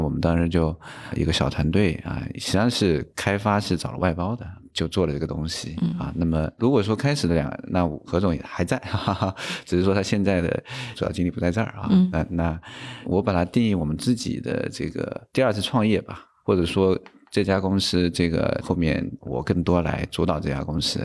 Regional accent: Hangzhou, Zhejiang, China; 因为我是杭州出生，杭州人

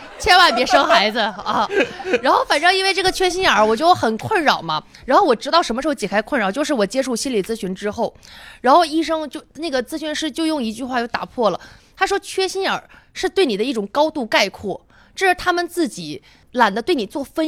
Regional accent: Northeast China, China; 我东北人嘛，老吃烤串什么的

